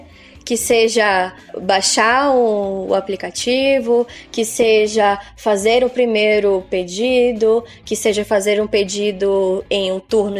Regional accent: Salvador, Bahia, Brazil; moved away as an adult; now in São Paulo, Brazil; 9 anos de passagens por agências aqui em São Paulo. Eu sou de Salvador, com formação em jornalismo

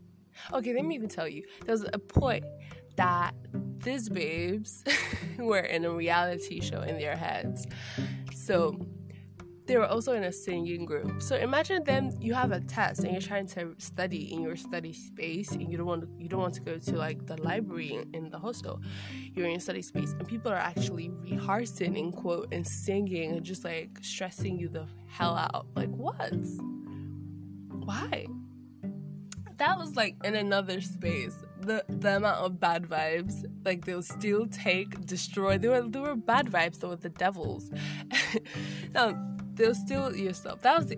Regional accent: Lagos, Nigeria; now in Abuja, Nigeria; So I grew up in Lagos. I went to nursery, primary and secondary school in Lagos, and I was like, okay, I am looking for a fun new opportunity, so why don't I just go to the capital city of Nigeria, which is Abuja.

